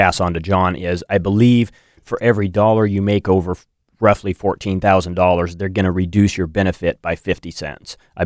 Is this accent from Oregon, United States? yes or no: yes; Eugene, Oregon, United States; also born or lived in Independence, United States; I grew up in Eugene for 13 years and just outside of Corvallis for I spent another 13 years in the little town of Independence